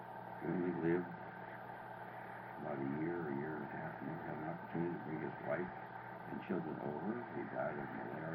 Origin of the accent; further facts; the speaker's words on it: Cincinnati, Ohio, United States; born there; Well, I was born in Cincinnati, Ohio, in January of 1898. I was the second in a family of 8 children, 4 boys, 4 girls.